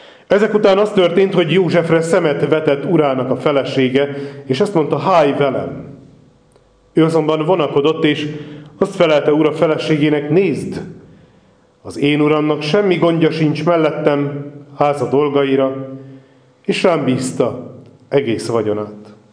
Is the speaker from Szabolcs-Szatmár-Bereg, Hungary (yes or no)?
yes; Kölcse, Szabolcs-Szatmár-Bereg, Hungary; Mondhatni azt, hogy szülőföldem szép határait látogattuk meg, Kölcsébe mentünk el a beszélgetésben